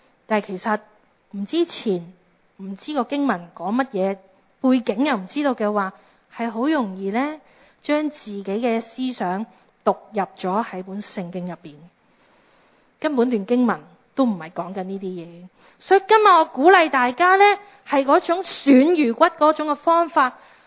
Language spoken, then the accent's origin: Chinese; Hong Kong; 去到今日的香港，我们土生土长的地方